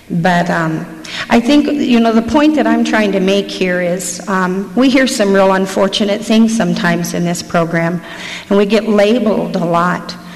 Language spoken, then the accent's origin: English; Missouri, United States; born there; I was born in Missouri and have a lot of family that's still back there, and those are my roots.